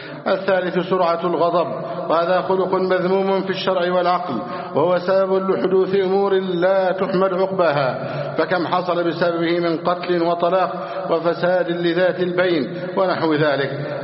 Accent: Egypt; اللهم احفظ ثغورنا، اللهم احفظ حدود بلدنا مصر.

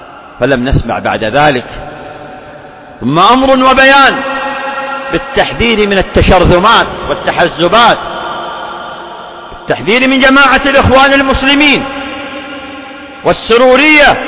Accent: Saudi Arabia; بلادنا المملكة العربية السعودية

